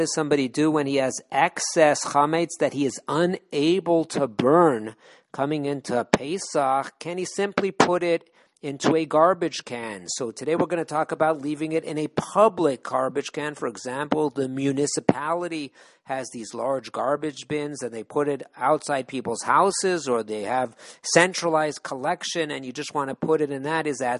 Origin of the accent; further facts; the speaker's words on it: Los Angeles, California, United States; For example, I know growing up in Los Angeles, now they have special bins that they distribute